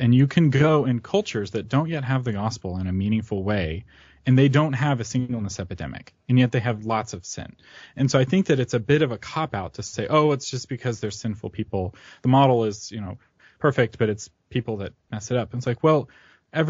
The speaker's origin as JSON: {"language": "English", "country": "United States", "said": "I like being an American. I like freedom."}